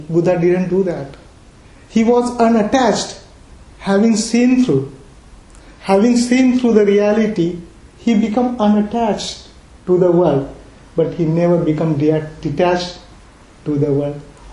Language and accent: English; India; We don't feel that we are coming from India and we are not connected with each other.